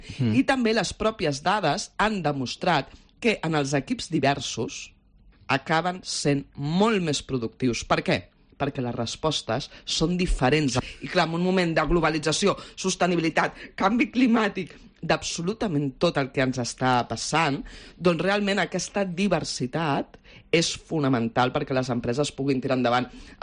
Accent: Catalonia, Spain; jo sóc catalana, aleshores, com comprendràs, m'agrada sempre veure-ho amb optimisme

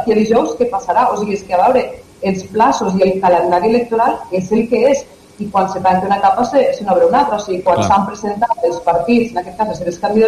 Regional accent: Lleida, Catalonia, Spain; com a lleidatans o com a catalana

